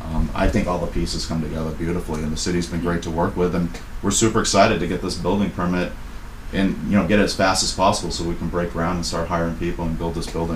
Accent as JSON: {"language": "English", "town": "Gloucester", "region": "Massachusetts", "country": "United States", "tie": "born or raised there", "said": "I grew up in Gloucester. I grew up in central Gloucester, Magnolia. I graduated from Gloucester High School in 1991."}